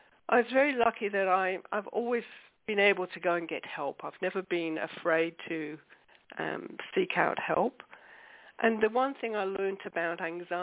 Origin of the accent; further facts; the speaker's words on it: England, United Kingdom; because I grew up in England